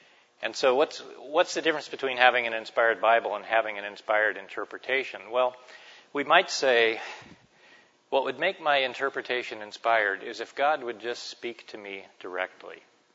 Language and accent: English; United States; For one thing, I'm an American. And so as an American, that means nobody gets to tell me what to do.